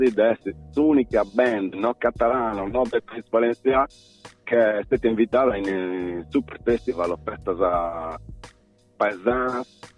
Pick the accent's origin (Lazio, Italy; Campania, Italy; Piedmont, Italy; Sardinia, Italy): Sardinia, Italy; comunque essendo sardo, essendo mediterraneo, tenendo su me questa cosa di gesticolare